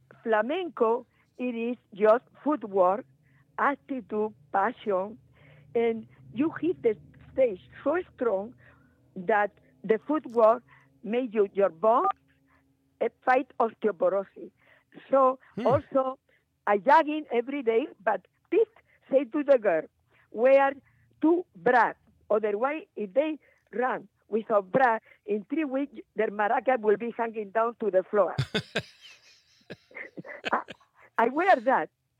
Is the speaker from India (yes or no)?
no; Murcia, Region of Murcia, Spain; born there; English is a second language; I was born in Murcia, a little town, now it's a city, in the south. And we have farm, big farm.